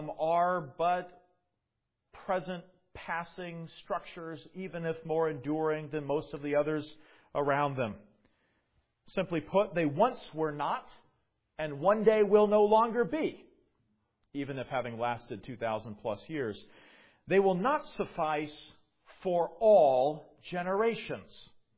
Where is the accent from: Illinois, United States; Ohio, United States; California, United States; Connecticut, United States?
California, United States; Now, I'm not sure that many of our American homes tend to last more than a century. I grew up in California.